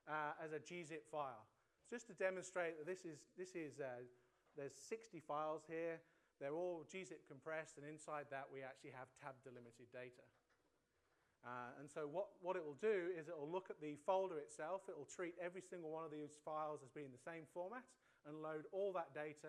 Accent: Melbourne, Victoria, Australia; so I'm actually from Melbourne myself

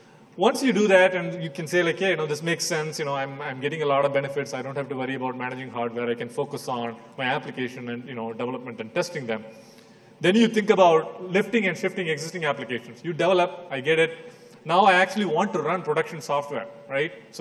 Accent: India; moved away as an adult; now in United States; So I grew up in India. I went to the United States for my graduate education and then started working for Microsoft.

